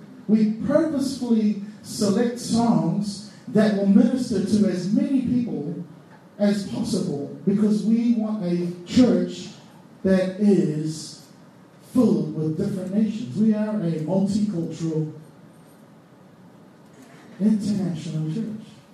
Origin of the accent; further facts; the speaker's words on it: Auckland, New Zealand; I grew up in Auckland, and I was always around Polynesian people, Pacific Island people